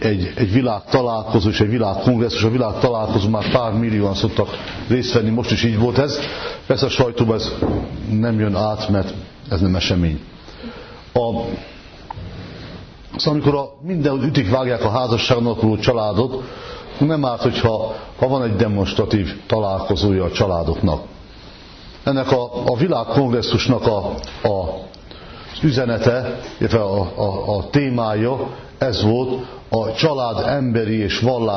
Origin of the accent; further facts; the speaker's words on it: Szekszárd, Tolna, Hungary; born there; hogy ha bemutatkozom, Szekszárdon születtem, tovább nem áll a rigmus